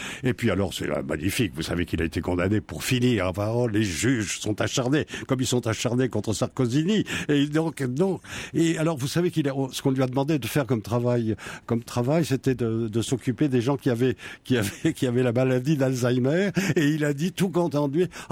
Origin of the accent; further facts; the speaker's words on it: Bordeaux, Nouvelle-Aquitaine, France; Moi, j'ouvre les yeux, ils sont chez moi, à Bordeaux